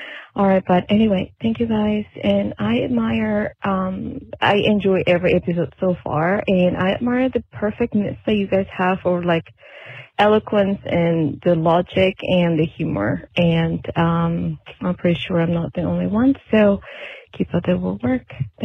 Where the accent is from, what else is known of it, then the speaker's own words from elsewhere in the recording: New Jersey, United States; I am from New Jersey